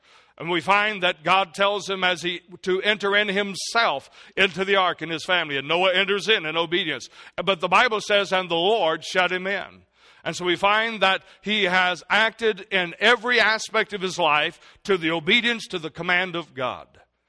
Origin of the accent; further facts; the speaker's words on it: the South, United States; If I can say this, I'm from the South, and so I hope you'll understand this cliche.